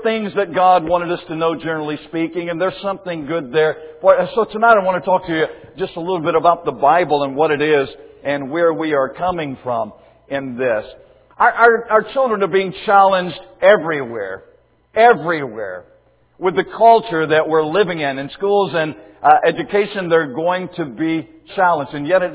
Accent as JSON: {"language": "English", "region": "Alabama", "country": "United States", "tie": "born or raised there", "said": "I grew up in South Alabama. I told you this the other night. Everybody on my street where I grew up went to church somewhere."}